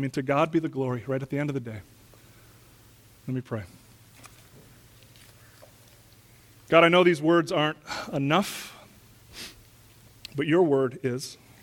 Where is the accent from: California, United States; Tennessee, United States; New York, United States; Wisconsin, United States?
Wisconsin, United States; I have a picture of my hometown from the 1800s up in Wisconsin.